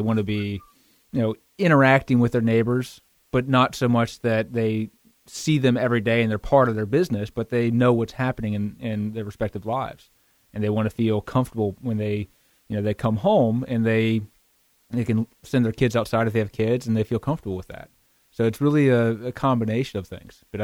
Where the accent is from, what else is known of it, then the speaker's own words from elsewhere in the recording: Culpeper, Virginia, United States; I grew up in Culpeper on a big farm.